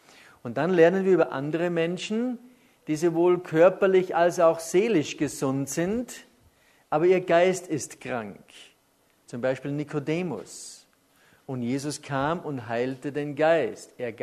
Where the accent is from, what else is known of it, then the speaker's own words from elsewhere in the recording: Ramsau, Styria, Austria; ich wohne immer noch im Haus, wo ich geboren bin, in der Ramsau.